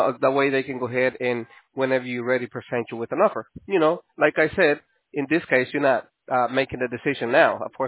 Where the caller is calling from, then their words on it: New York, United States; We are calling you from New York.